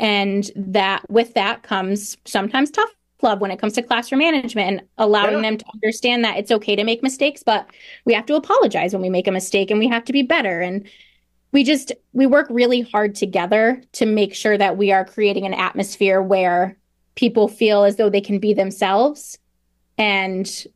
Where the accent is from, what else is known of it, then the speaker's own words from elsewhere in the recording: Pittsfield, Massachusetts, United States; I grew up in Pittsfield. I went to Pittsfield Public Schools my whole life.